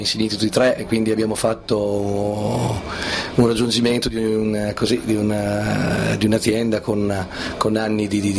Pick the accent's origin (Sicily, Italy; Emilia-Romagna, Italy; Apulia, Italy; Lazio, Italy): Emilia-Romagna, Italy; Bagnara di Romagna; noi veniamo dalle parti della Romagna, siamo al confine con l'Emilia, siamo di Bagnara di Romagna che è un piccolo paese al confine con l'Emilia vicino sul fiume Santerno, siamo quindi vicino a Imola, fra Imola, Lugo e Faenza come posizione geografica